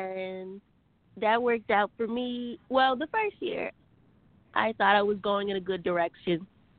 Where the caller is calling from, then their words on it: Louisville, Kentucky, United States; I'm calling from Louisville, Kentucky.